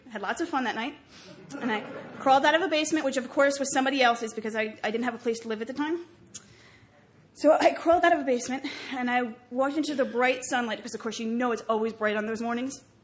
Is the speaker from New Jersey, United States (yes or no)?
yes; New Jersey, United States; First of all, I'm from New Jersey. And if anybody knows anything about New Jersey, what you see in the movies and the TV is true. We talk funny.